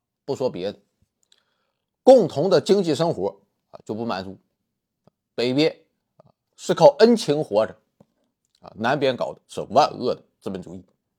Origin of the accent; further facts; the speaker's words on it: China; 对于我们中国人来讲